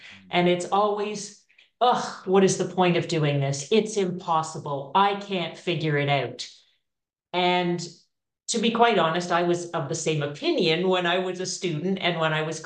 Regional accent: Canada; I am from Canada.

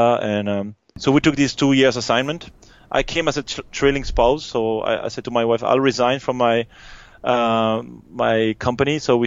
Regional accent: Brussels, Belgium; first language French; English is a second language; moved away as an adult; We speak French, we come from Brussels, from Belgium

